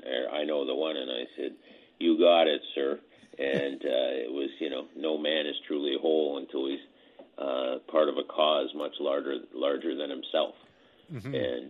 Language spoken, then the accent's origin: English; Canada; what really impressed me as a student of history and as a Canadian was his effectiveness on the international scene.